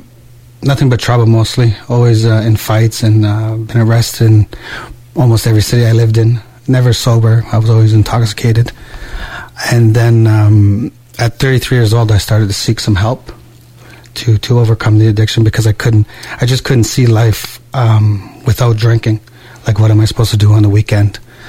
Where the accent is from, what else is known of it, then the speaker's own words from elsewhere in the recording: Garden River, Ontario, Canada; now in Quebec, Canada; I'm an Ojibwe from Garden River, Ontario. I've been in Quebec now for the past 18 years or so